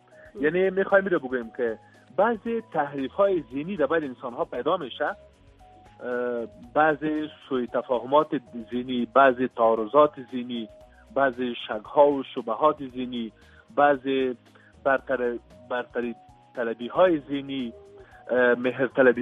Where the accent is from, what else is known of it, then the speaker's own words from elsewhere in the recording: Afghanistan; به عنوان یک افغان که در افغانستان زندگی میکنم و چند دهه است تا بگیم که عمرم در نبود صلح گذشت،